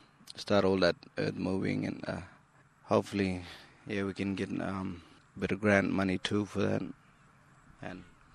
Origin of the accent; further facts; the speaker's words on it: Fitzroy Crossing, Western Australia, Australia; I'm from Fitzroy, Western Australia, Noganbar, really.